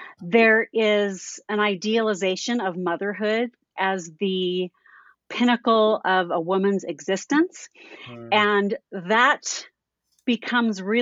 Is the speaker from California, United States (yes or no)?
yes; Los Angeles, California, United States; I grew up in Studio City area in the San Fernando Valley.